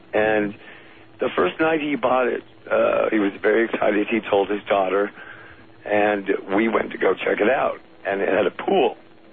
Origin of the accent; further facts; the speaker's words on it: Hollywood, California, United States; I am from Hollywood originally, and when I was about 20, I'm 34 now.